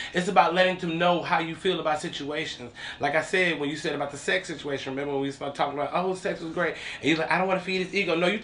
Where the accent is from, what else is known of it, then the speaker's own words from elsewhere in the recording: Nashville, Tennessee, United States; now in Atlanta, United States; Because we're from Nashville, but we're here. We're peaches now. Little Southern peaches.